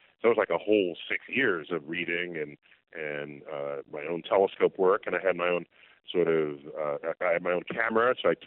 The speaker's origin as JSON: {"language": "English", "town": "New York City", "region": "New York", "country": "United States", "tie": "born or raised there", "said": "I grew up in New York City where no one has a relationship with the night sky, with the tall buildings and light pollution, and when I grew up, there was air pollution."}